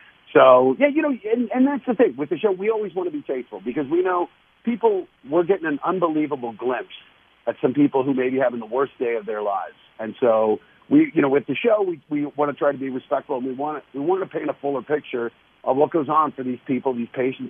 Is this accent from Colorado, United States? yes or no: yes; Denver, Colorado, United States; I I'm from Denver. You know I'm a Broncos fan.